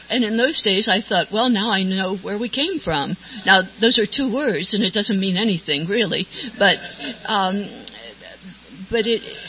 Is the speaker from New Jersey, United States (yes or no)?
no; Ohio, United States; born there; because I realized I was born in Ohio. I hated Ohio because mainly because of so many happy people there, happy and wholesome